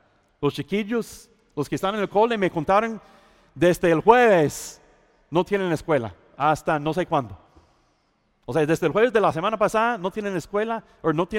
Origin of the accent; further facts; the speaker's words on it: United States; Esta época del año, si yo estuviera en mi país, ¿verdad? Si yo estuviera en los Estados Unidos